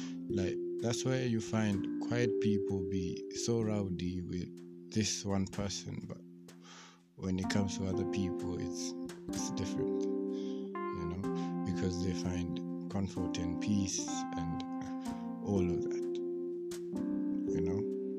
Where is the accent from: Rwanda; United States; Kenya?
Kenya; And mostly Kenyans, I'm a Kenyan.